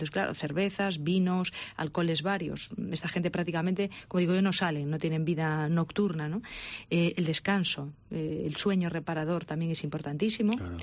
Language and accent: Spanish; Galicia, Spain; que nosotros somos gallegos y hay que desayunar con un buen pan gallego